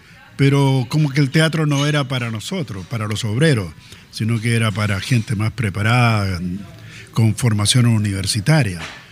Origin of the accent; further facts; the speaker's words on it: Santiago, Santiago Metropolitan, Chile; born there; Yo nací en Francisco de Bardés y 2110, que queda derechito por esta calle Maturana, pasado Mapocho, antes de llegar a Balmaceda, que ahí estaba el estadio del Colo Colo en esos años. Ahí está la calle Francisco Bardés y 2110. Ahí nací.